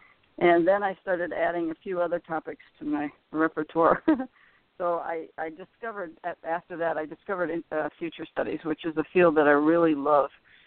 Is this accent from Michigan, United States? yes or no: yes; Michigan, United States; Well, I grew up in Michigan. I went to the East Coast for graduate school, and I started teaching down the West Coast.